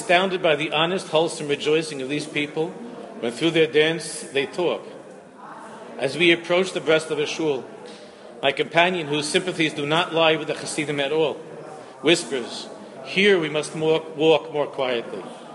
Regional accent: Queens, New York, United States; And I was just a kid in Queens, growing up in Queens.

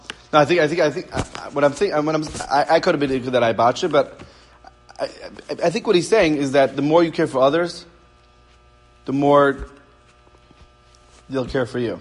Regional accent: Queens, New York, United States; And I'm telling you, every time I go to Queens, I'm from Queens. I go visit my parents, this and that, and mamish find gems there.

